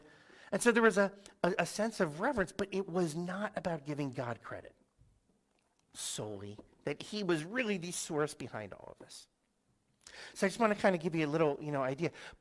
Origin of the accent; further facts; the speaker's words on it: Yardley, Pennsylvania, United States; I grew up in Bucks County in a town called Yardley, which is about 40 minutes or so, let's say, north of Philadelphia.